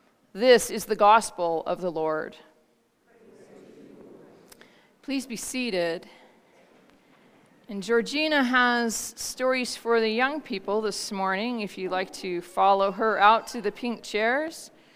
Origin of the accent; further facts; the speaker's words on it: United States; For those of you who don't know, I'm an American citizen, which is why I don't think it's very funny.